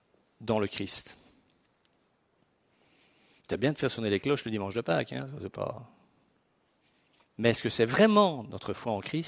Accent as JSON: {"language": "French", "region": "Brussels", "country": "Belgium", "tie": "born or raised there", "said": "Parce que moi, je suis un citadin, mes amis. J'ai été élevé à Bruxelles"}